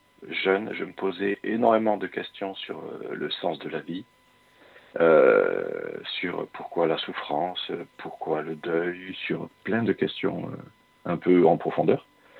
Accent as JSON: {"language": "French", "town": "Orthez", "region": "Nouvelle-Aquitaine", "country": "France", "tie": "born or raised there", "also_born_or_lived": "Vosges", "said": "moi qui suis originaire d'Orthez, dans le sud-ouest de la France. Je suis parti de l'autre côté de la France pour faire donc cette école-là."}